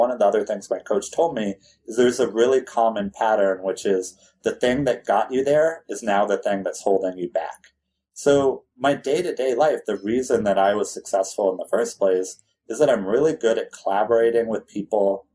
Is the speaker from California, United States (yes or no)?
yes; California, United States; I grew up in California.